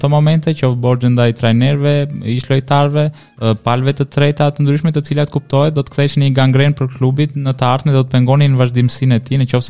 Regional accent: Korçë, Korçë County, Albania; si një korçar lindur dhe rritur në atë qytet

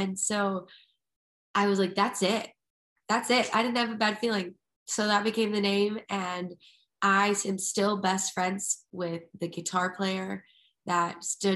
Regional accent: Madison, Wisconsin, United States; And then the radio station in my hometown was like, okay, cool. Do you guys want to play the Taste of Madison?

